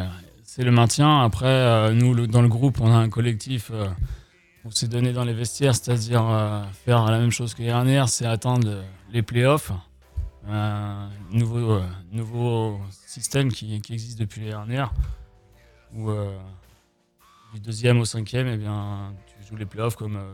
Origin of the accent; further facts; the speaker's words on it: Évreux, Normandy, France; also born or lived in Cesson-Sévigné; je suis d'Évreux, je suis né à Évreux, J'ai fait toute mon enfance ici, voilà, j'ai côtoyé le club de la SPT Évreux, Miseré Handball, avant de partir 5 années à Cesson-Sévigné, à côté de Rennes.